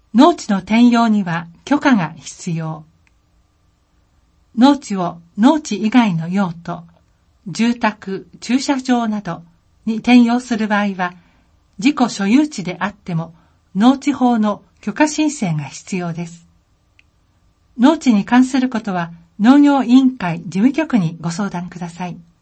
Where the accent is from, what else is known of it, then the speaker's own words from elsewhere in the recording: New Zealand; Japanese is a second language; 今回は私の出身国、ニュージーランドを代表する動物、キーウィを紹介します。